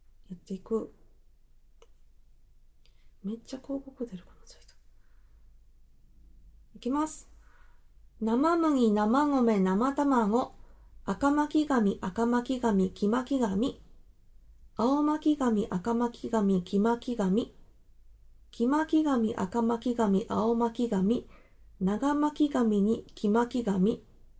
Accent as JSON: {"language": "Japanese", "region": "Osaka", "country": "Japan", "accent": "Osaka dialect", "said": "発声練習をやりつつ、大阪弁が出ちゃったら、その場で、何？"}